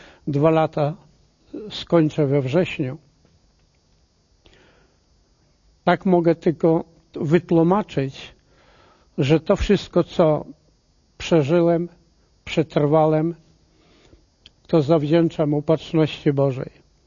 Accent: Vilnius, Vilnius County, Lithuania; jestem Wilnianinem na sławnych kresach, polskich kresach wschodnich. Tam skończyłem gimnazjum, studia prawnicze na Uniwersytecie Stefana Batorego w Wilnie

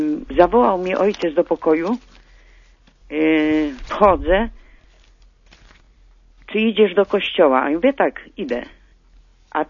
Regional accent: Świętokrzyskie Voivodeship, Poland; Ojcze, ja jestem pochodzę z województwa kieleckiego. I w 46 roku miałam 7 lat.

